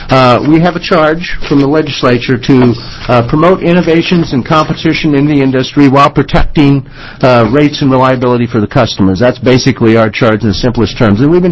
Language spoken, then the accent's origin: English; Midwest, United States; This is the old telephone, and I grew up in the Midwest